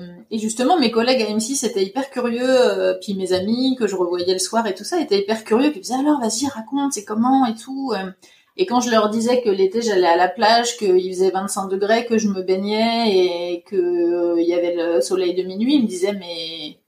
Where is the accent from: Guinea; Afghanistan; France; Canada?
France; Grand Est; now in Norway; moi, je viens des Ardennes, donc du nord-est.